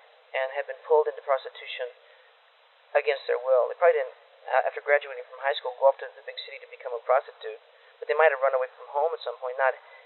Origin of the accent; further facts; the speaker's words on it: United States; Because I'm an American.